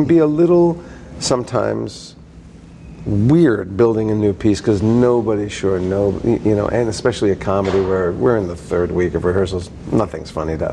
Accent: New Jersey, United States; I grew up in New Jersey. When I discovered theater, it was all about New York.

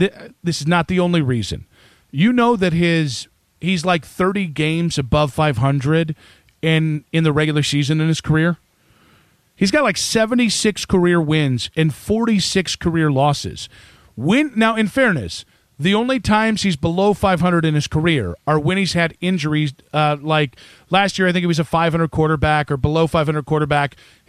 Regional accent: Wadsworth, Ohio, United States; Oh, you got to understand, I'm from Wadsworth, Bittinger's, and I grew up going there.

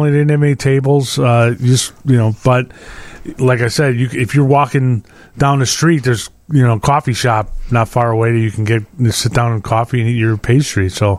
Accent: Illinois, United States; I grew up at Lincoln and Damon. Lincoln and Grace were Damon. And, right, one, you know, it was, you know, nice place.

